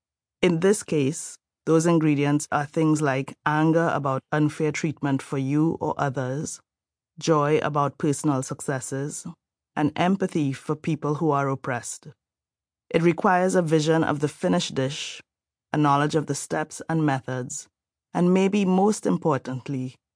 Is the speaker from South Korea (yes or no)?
no; Trinidad & Tobago; I am from Trinidad and Tobago, and with those base ingredients, I might make either bake, a type of bread with no yeast, or boiled dumplings.